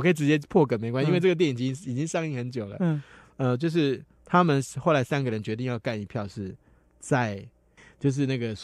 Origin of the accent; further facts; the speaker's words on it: Taiwan; 这个一向是我们台湾人最爱看